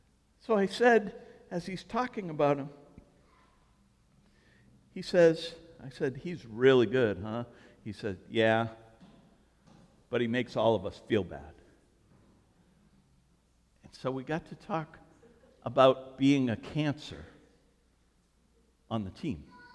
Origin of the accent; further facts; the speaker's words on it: Maine, United States; I'm like, we're from Maine, 12 games a year.